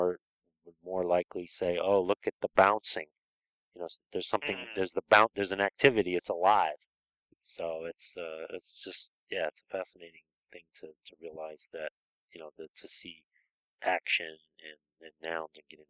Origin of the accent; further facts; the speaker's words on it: East Coast, United States; growing up on the East Coast where people tend to speak faster